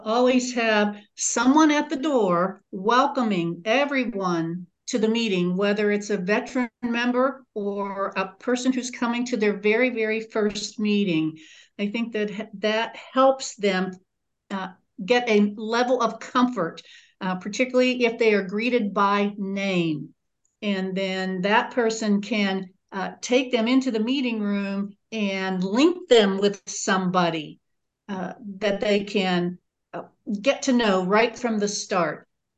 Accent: Pennsylvania, United States; I'm from Pennsylvania, and I serve as the Northeast rep to the committee.

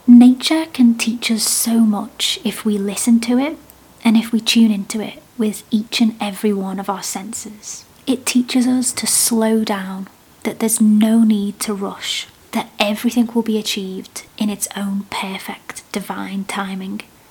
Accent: United Kingdom; As a Brit, I also understand the importance of weather as a topic of conversation.

